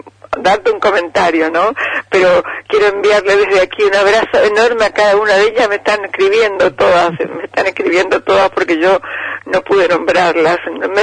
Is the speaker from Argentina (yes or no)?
yes; Misiones, Argentina; Cuando hablo de una canción misionera que habla de mi pueblo